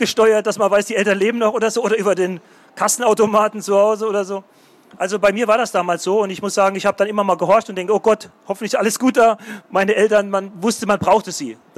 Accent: Saarland, Germany; das steht draußen hier hin und wieder mal beschrieben. Ich bin Saarländer

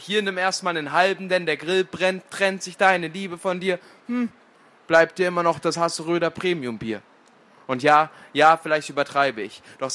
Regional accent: Saxony-Anhalt, Germany; Denn ich komme ursprünglich aus dem Harz, aus Sachsen-Anhalt.

